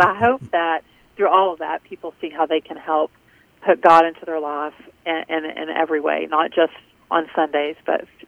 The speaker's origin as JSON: {"language": "English", "region": "Texas", "country": "United States", "said": "I talk about football because I'm a Texan."}